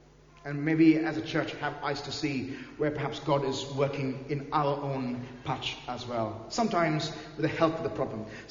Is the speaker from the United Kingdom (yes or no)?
no; India; first language Malayalam; English is a second language; I prayed in my mother tongue, in Malayalam